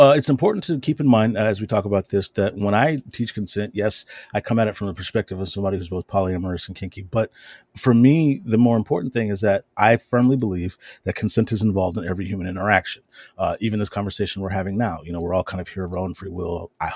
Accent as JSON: {"language": "English", "region": "the South", "country": "United States", "tie": "born or raised there", "said": "And I grew up down here in the South."}